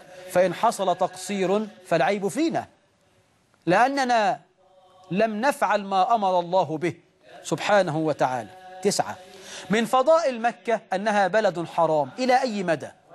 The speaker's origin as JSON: {"language": "Arabic", "country": "Egypt"}